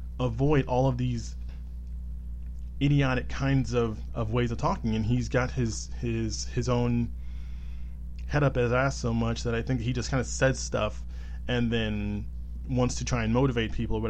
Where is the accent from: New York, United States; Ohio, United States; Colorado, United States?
Ohio, United States; I'm from Ohio.